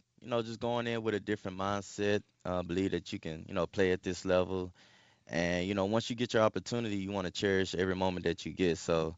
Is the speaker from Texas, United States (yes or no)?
yes; Dallas, Texas, United States; also born or lived in Lancaster, Texas / Oklahoma; now in Chicago, United States; I'm from Lancaster, Texas. Went to high school there. I was raised in Dallas, actually born in Oklahoma. So I guess I'm an Oklahoma native. Went to the University of Oklahoma 2009 to 12.